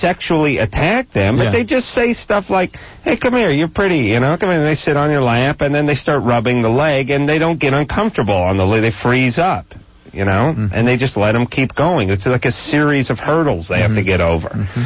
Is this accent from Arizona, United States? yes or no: no; Los Angeles, California, United States; I'm like, I'm from L.A. No way. Yeah, I am. Yeah, but you're funny. Yeah, I know. I just was born here.